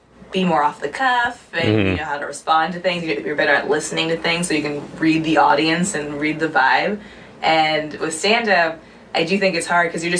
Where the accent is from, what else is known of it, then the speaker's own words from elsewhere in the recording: Indianapolis, Indiana, United States; I'm from Indianapolis, Indiana. There is a comedy scene there, too